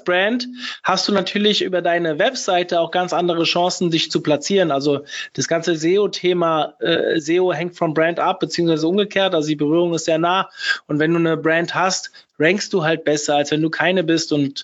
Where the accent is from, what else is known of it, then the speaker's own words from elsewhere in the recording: Hesse, Germany; ich komme ja aus der Rhein-Main-Region